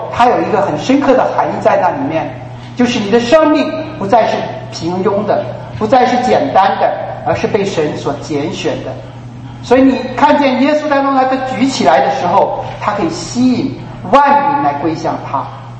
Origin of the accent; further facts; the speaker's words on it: China; 我们中国人讲一句话就是神了